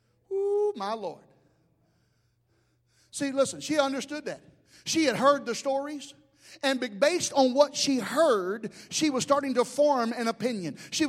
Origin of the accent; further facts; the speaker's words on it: New York City, New York, United States; I don't know if you can tell it or not, but I'm from the Bronx.